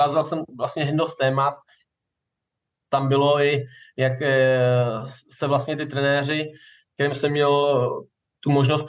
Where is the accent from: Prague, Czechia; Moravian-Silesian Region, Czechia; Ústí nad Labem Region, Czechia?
Ústí nad Labem Region, Czechia; Březno; já kousek od Teplic, od Chomutova, kousek pocházím ze Března u Chomutova.